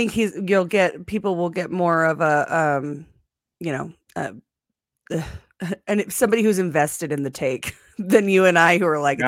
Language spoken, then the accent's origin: English; Atlanta, Georgia, United States; And I'm from Atlanta. So we talk super different in ways.